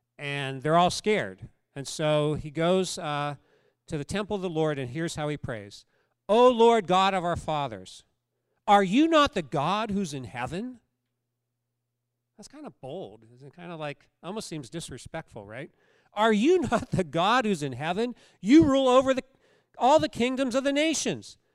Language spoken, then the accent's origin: English; United States; I mean, I'm an American, right? Like, you know, no suffering, just blessing.